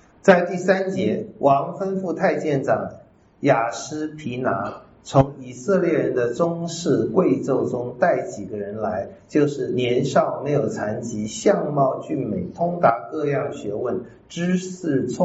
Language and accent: Chinese; Taiwan; 我们台湾人是很想赚你的钱的